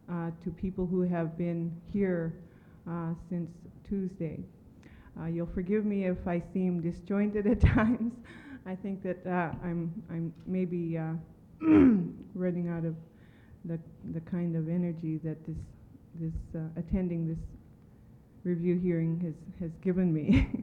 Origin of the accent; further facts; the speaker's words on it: Unalakleet, Alaska, United States; we are from Unalakleet. I'm Inupiaq